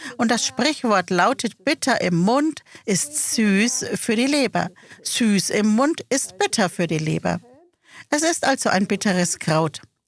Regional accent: Australia; Und hier bin ich, ein Australier, der den Europäern erklärt, wie man einen Kartoffelsalat mit Löwenzahn macht.

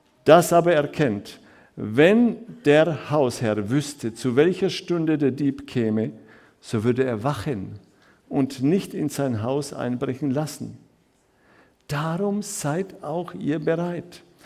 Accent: Karlovy Vary, Karlovy Vary Region, Czechia; Die Panzer rollten im Jahr 1968 durch meine Heimatstadt Karlsbad.

